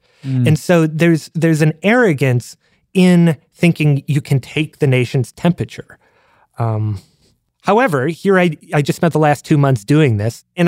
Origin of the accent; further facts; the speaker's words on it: Wisconsin, United States; I remember as a kid growing up in Wisconsin, watching the news or listening to the news at the end of the day